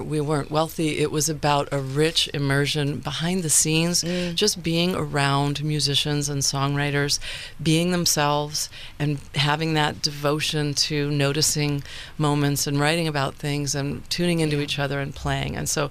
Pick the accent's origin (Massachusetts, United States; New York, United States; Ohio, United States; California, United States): California, United States; Los Angeles; I was raised mostly in Sherman Oaks, and my dad lived in Laurel Canyon and kind of up in the hills.